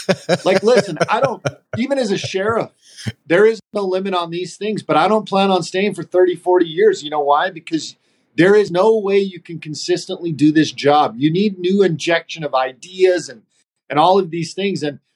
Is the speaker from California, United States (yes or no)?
no; Hawaii, United States; also born or lived in Philippines / Panama / Argentina; I was raised in, born and raised in Hawaii, lived in the Philippines, lived in Panama, lived in Argentina.